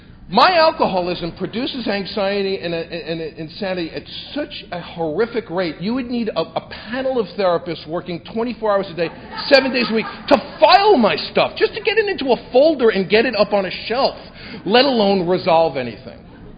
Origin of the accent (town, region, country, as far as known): New York City, New York, United States; born or raised there